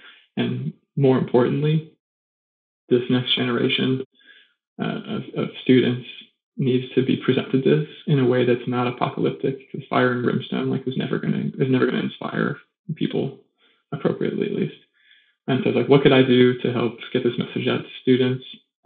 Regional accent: Cape Cod, Massachusetts, United States; Growing up on Cape Cod, it was kind of a consistent theme in the programming for our science classes

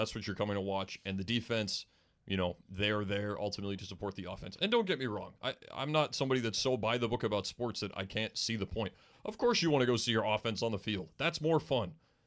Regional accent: New Hampshire, United States; also born or lived in New England; I grew up in New England. I'm not a bandwagoner. Being from the great state of New Hampshire, we do not have a lot to be excited about.

